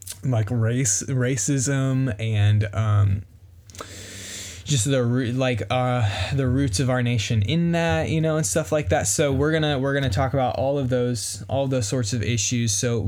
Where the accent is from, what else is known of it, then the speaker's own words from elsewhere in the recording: Omaha, Nebraska, United States; born there; also born or lived in Niles, Michigan; now in Kansas City, United States; I was born in Omaha, Nebraska, and moved to Niles, Michigan, lived there for about 10 years, and then came here in 2009.